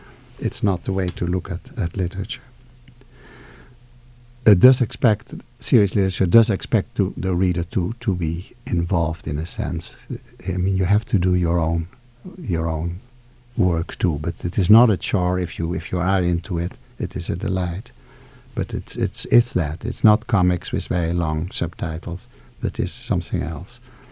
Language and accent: English; Indonesia; English is a second language; My first novel took many years to get published because here I was arriving from Indonesia and not even with English as my mother language.